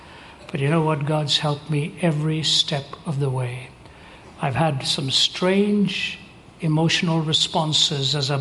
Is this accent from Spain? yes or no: no; India; now in North America; Yeah, India is always on my heart. I'm an Indian in my blood, and that's why I keep going back, keep going back.